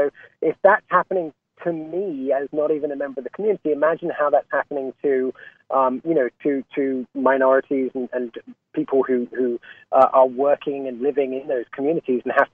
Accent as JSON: {"language": "English", "country": "United Kingdom", "moved": "as an adult", "lives_now": "United States", "said": "as you can hear from my accent, I'm a British guy. I moved to the States in around 2001."}